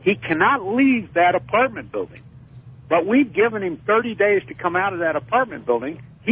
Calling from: New Mexico, United States; Yeah, hi. … from New Mexico.

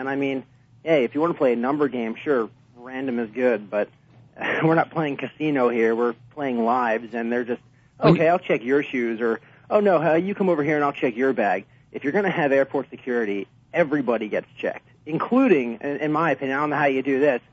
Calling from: Cherry Hill, New Jersey, United States; Hi, Mark. … from Cherry Hill.

